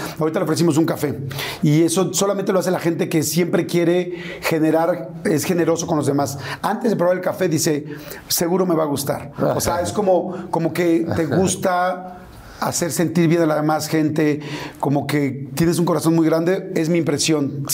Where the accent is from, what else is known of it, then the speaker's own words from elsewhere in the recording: Mexico; porque los mexicanos sí, generalmente salimos y de volada nos abrazamos.